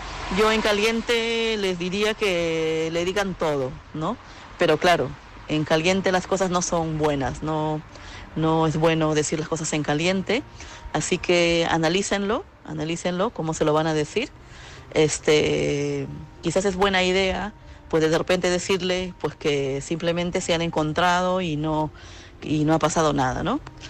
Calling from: Madrid, Community of Madrid, Spain; de Madrid.

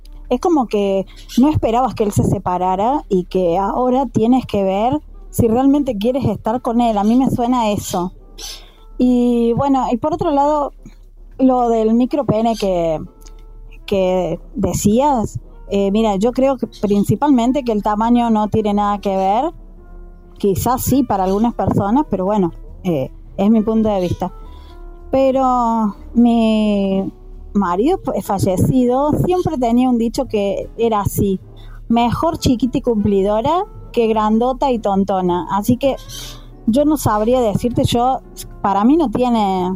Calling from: Argentina; desde Argentina

